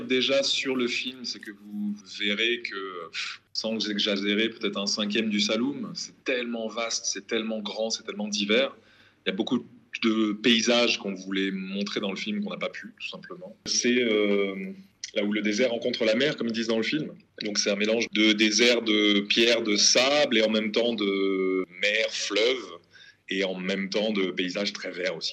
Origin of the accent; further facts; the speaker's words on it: Republic of the Congo; moved away as an adult; now in France; Moi, j'ai grandi au Congo-Brazzaville. Je suis arrivé en France à mes 18-19 ans, après mon bac.